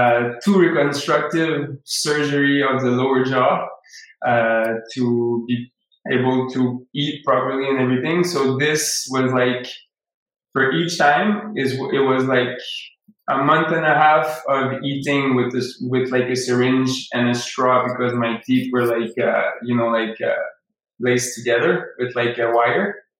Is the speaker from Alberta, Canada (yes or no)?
no; Quebec, Canada; I grew up in Quebec. So it was in a small village close to a river and near some fields also, so pretty much surrounded with nature. Now I'm in Montreal because I moved to the city for school a few years ago, but I'm from the river and the fields.